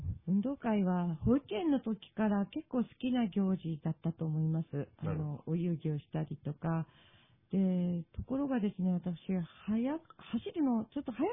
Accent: Ono, Hokkaido, Japan; 道南ですね、道南、函館市に近い

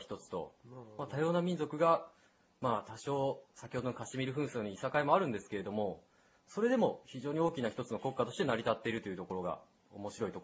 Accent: Takasaki, Gunma, Japan; 群馬県の高崎市出身です。

